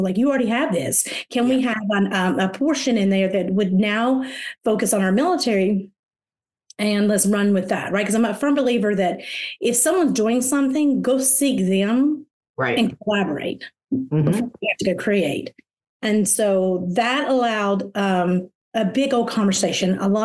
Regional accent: South Carolina, United States; And we found out that we got orders to South Carolina. This is my home state.

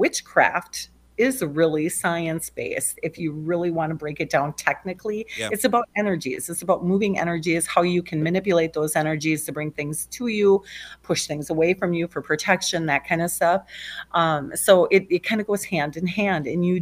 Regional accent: New Richmond, Wisconsin, United States; now in Stillwater, United States; I am from here locally in the Twin Cities, born and raised in New Richmond, Wisconsin. I live in Stillwater now.

